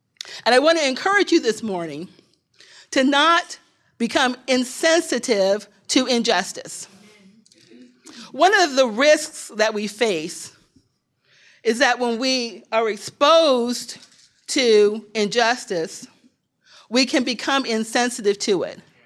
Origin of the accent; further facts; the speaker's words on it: East St. Louis, Illinois, United States; the neighborhood that I grew up in Illinois, a small town called East St. Louis